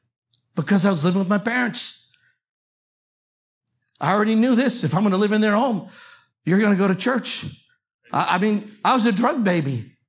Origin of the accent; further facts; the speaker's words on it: Boston, Massachusetts, United States; moved away as an adult; also born or lived in Florida; Then he knew I would move from Boston at 18 to Florida. He knew as I was growing up in Boston that I went to a church that was a Baptist church for 18 years